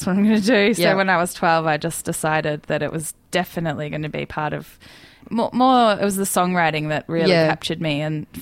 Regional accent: Tuvalu; born there; I was born in Tuvalu, which is north of Fiji in the Pacific, and it's got a tiny population of about 12,000 people.

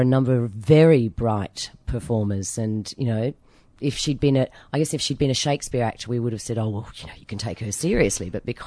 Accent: Canberra, Australian Capital Territory, Australia; born there; At the moment, I spend a third of my time in Melbourne, third in Sydney and a third in Canberra. Right. But I was born in Canberra.

